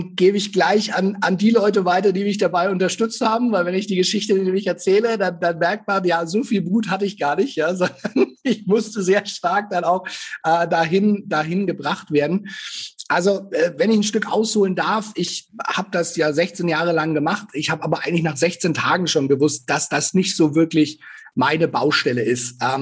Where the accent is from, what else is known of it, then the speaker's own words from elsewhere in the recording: Nuremberg, Bavaria, Germany; born there; Also ich bin 41, mein Alter kann man noch sagen, gebürtiger Nürnberger, habe zwei ganz tolle Jungs